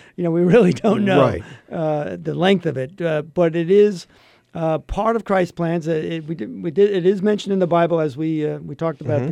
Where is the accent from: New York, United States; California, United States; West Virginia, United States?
New York, United States; Sure, I grew up in New York, and you know, we had lived through a couple of transit strikes there, and it's just everything's a mess.